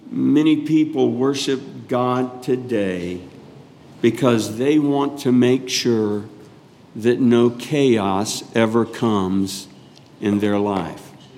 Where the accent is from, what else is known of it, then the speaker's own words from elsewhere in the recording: Florida, United States; I grew up in Florida and was out in the ocean a lot, many times.